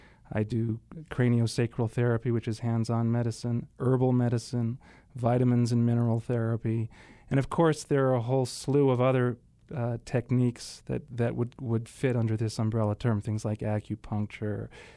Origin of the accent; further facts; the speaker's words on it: Geneva, Switzerland; I grew up in Switzerland. I spent half of my life in Geneva, Switzerland.